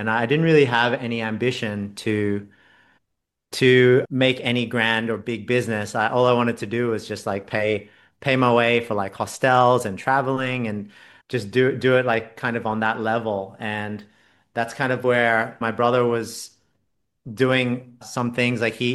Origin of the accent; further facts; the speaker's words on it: Australia; like I'm Australian, and that's just something in the culture where you kind of like have a rite of passage